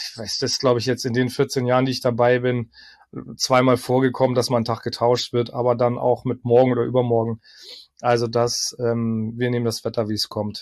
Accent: Hamburg, Germany; born there; also born or lived in Berlin; zu der Zeit habe ich noch in Berlin gelebt mit meiner Frau, sind also zurückgezogen in meine Geburtsstadt Hamburg.

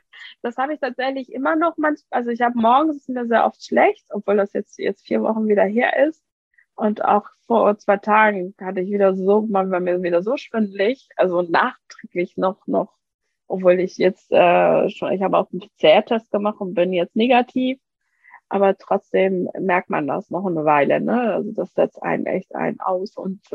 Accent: Iran; now in Germany; ich komme ja aus dem Iran und ich habe ja auch die doppelte Staatsbürgerschaft. Und ich sage, ich bin so froh, hier in Deutschland zu sein und hier in Deutschland zu leben.

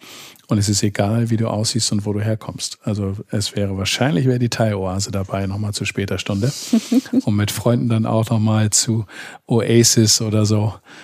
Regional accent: Eckernförde, Schleswig-Holstein, Germany; also born or lived in Stade; Ich bin Norddeutscher, ich bin in Stade geboren, Eckernförde aufgewachsen.

